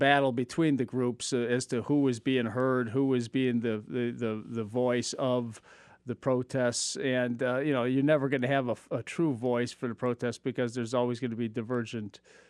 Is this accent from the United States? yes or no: yes; Chicago, Illinois, United States; I'm from Chicago, so I've been seeing a lot of the 1968 police riots, so to speak, on TV recently.